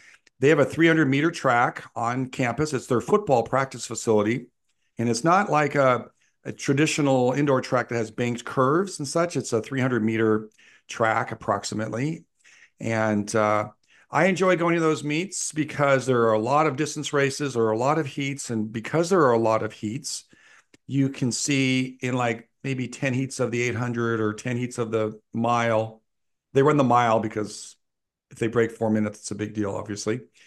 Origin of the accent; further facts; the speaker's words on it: Los Angeles, California, United States; moved away as an adult; now in Oregon, United States; And I grew up in Los Angeles. I moved to Oregon as an adult. I'm a West Coast guy and I'm used to the Pac-12.